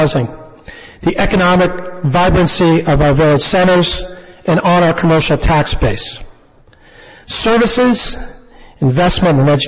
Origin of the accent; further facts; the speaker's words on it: Newton, Massachusetts, United States; The chance to be mayor of my hometown and work to provide the next generation of Newtonians the same opportunities that I had.